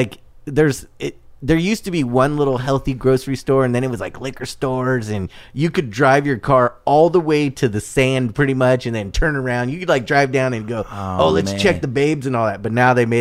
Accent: Torrance, California, United States; No, I'm from Torrance.

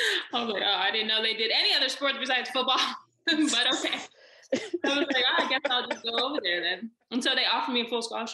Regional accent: Palmdale, California, United States; I was in the car because I'm from Palmdale

